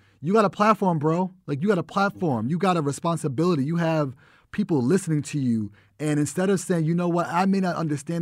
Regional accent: Bronx, New York, United States; You know, I'm from the Bronx originally. I was fortunate to be able to go to middle school and high school in the suburbs, right?

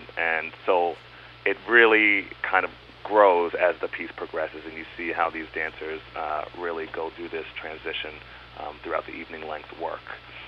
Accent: New York, United States; especially me coming from, you know, growing up in New York, getting some of those traditions

